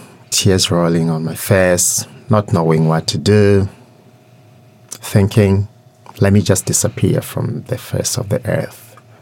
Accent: Zambia; I was born and bred in Zambia, and this was, I was at the high school, which is the central province of Zambia.

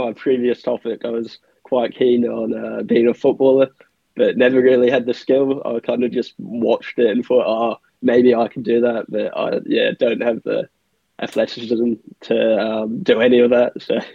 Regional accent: Wellington, New Zealand; now in Dunedin, New Zealand; It's hard for me to sort of compare it to anything because it kind of just feels a bit bog standard, but I don't know. I enjoyed my childhood.

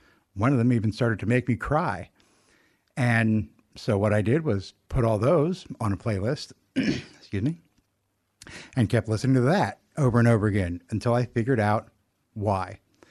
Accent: Huntsville, Alabama, United States; born there; I was born in 1981 in Huntsville, Alabama.

